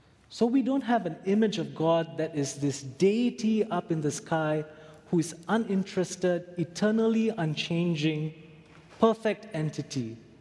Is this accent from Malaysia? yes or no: yes; Malaysia; moved away; Years ago, when I was a kid growing up in Malaysia